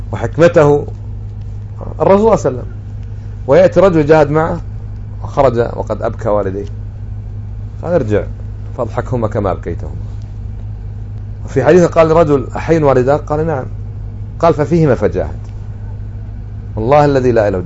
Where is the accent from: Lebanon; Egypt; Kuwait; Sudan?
Kuwait; من خاصة عندنا بالكويت احنا الكويت